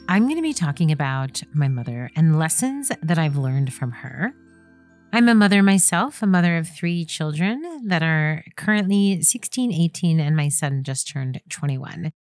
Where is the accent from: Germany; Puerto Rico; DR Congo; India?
Puerto Rico; I myself am Puerto Rican, and I gotta tel